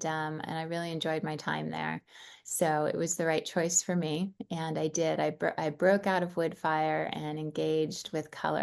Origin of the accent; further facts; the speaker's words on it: Chicago, Illinois, United States; I come from Chicago area of Illinois, and I grew up in a family that much appreciated nature